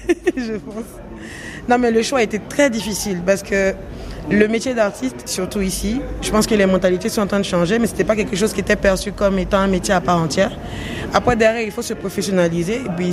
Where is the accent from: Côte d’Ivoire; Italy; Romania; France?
Côte d’Ivoire; Bouaké, Vallée du Bandama; Je suis de Boaké, précisément de Diabo par mon père et de Botro par ma mère, voilà. Donc une baoulé pure sang.